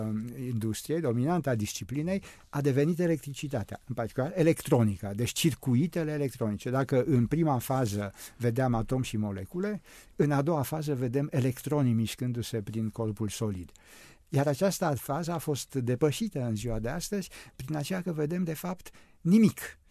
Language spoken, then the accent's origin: Romanian; Romania; m-am născut în România și deci am făcut școala în România și a continuat prin aceea că chiar și studiile mi le-am făcut în România și doctoratul l-am obținut în România.